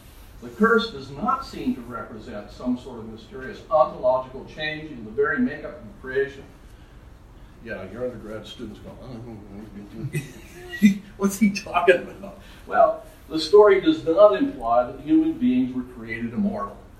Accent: United States; now in Canada; It's hard to be an American, and now we are Canadian citizens, but it's hard to have grown up in this land and stand on the other side. I'm an alien. I'm an alien in this country in some ways, but I'm a citizen here. I'm an immigrant there.

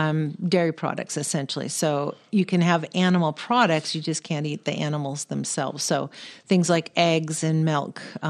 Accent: Pacific Northwest, United States; I grew up in the Pacific Northwest.

